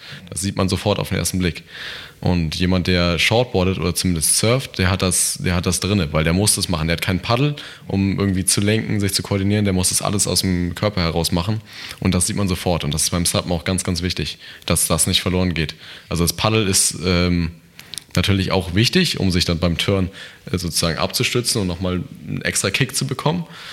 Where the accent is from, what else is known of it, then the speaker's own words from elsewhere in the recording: Northern Germany, Germany; hier als Norddeutscher, würde ich sagen, ja, auf jeden Fall.